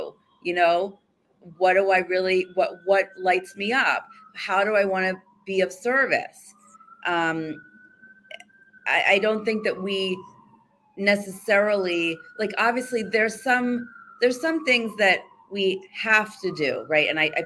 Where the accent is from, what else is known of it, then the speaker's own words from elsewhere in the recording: Pennsylvania, United States; I had to leave my home in New York City and move back to where I grew up in Pennsylvania and move in with my parents.